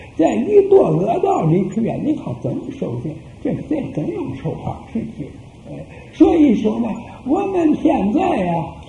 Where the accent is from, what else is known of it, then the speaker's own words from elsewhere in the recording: China; 所以说除去我们中国人，无论哪里人都是贬低下贱的人